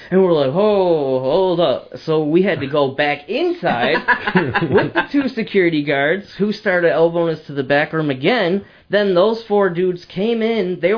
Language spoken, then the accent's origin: English; New York, United States; We're in the middle of Tulsa. We're from New York.